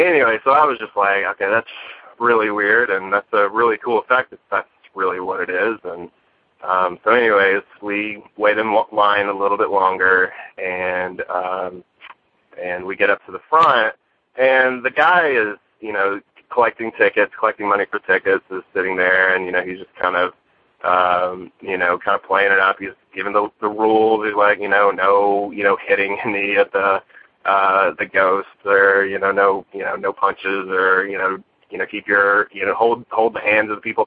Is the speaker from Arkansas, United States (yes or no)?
yes; Arkansas, United States; I'm from Arkansas.